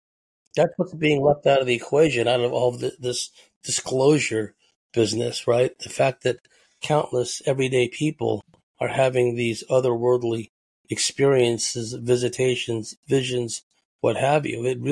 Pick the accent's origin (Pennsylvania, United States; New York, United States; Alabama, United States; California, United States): California, United States; San Jose; my upbringing and life growing up in San Jose